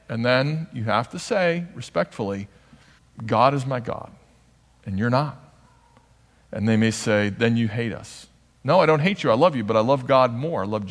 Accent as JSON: {"language": "English", "country": "United States", "said": "And I'm not bragging. I'm just admitting that I'm an American."}